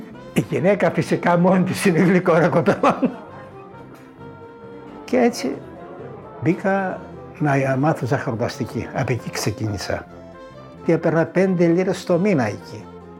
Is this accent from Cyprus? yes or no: no; Büyükada, Istanbul, Turkey; also born or lived in Imbros; Από μικρός φύγαμε και ήρθαμε στην Πρίγκιπο. Εκεί μεγάλωσα.